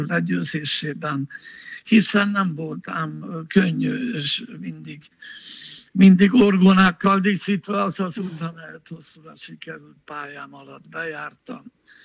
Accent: Hungary; Szóval úgy nőttünk fel, hogy filharmónia bérlet, színház bérlet, opera bérlet, ez minden magyar családban a gyereknek járt

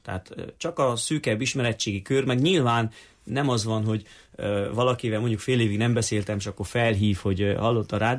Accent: Siklód, Harghita, Romania; gyerekkoromban Siklódon nagyanyámnak a rádiójában végül is a Marosvásárhelyi Rádió szólt.

